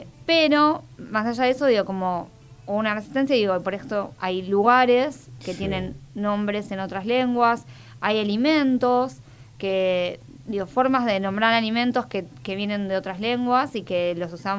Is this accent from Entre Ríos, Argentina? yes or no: no; Buenos Aires, Argentina; Bueno, en Buenos Aires, digo, marcamos mucho la Y, ¿no?